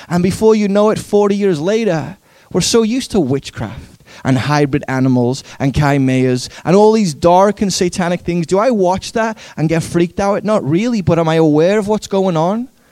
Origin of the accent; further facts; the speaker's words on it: Liverpool, North West England, United Kingdom; growing up in Liverpool, England